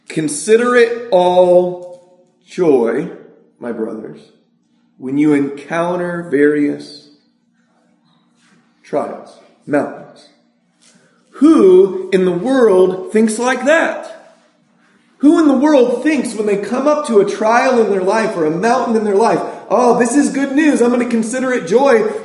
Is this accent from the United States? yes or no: yes; California, United States; There's none in Minnesota really either, but I grew up in California.